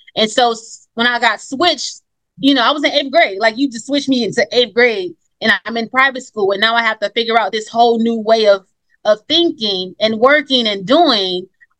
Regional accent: Detroit, Michigan, United States; I'm from Detroit, Michigan.

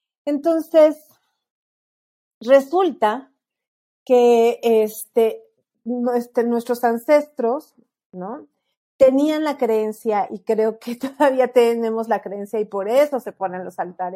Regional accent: Mexico; creo que como mexicanos nos caracterizamos por festejar, por esta festividad.

